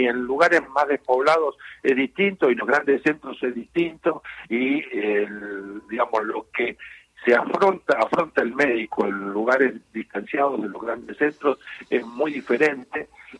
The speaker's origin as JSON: {"language": "Spanish", "region": "Buenos Aires", "country": "Argentina", "tie": "born there", "moved": "as an adult", "lives_now": "Esquel, Argentina", "said": "nací en Capital Federal y de año 85 estoy acá."}